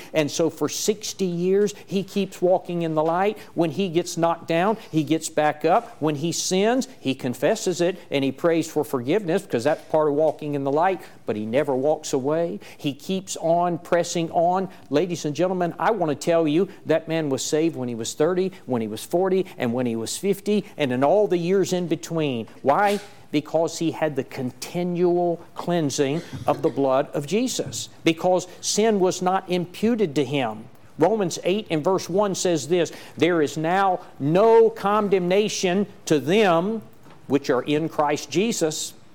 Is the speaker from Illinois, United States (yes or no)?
no; South Carolina, United States; I'm from South Carolina, and I just came here